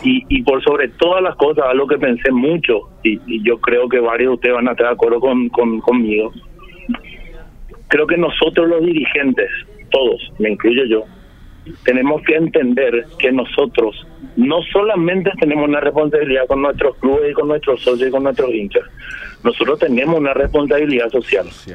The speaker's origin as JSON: {"language": "Spanish", "country": "Paraguay", "said": "soy paraguayo. Yo quiero que mi país esté bien, quiero que mi sociedad esté bien."}